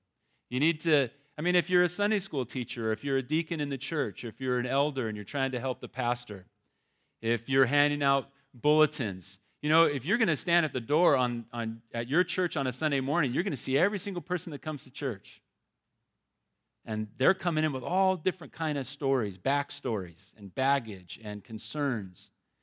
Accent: California, United States; I'm from California. And I am married to a woman, just so you know. I want to make that clear, being from California.

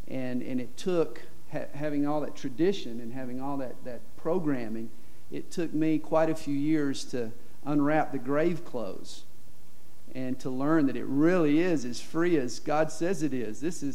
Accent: Southern United States, United States; For me, I grew up here in the South, and I grew up in a hard shell Baptist church.

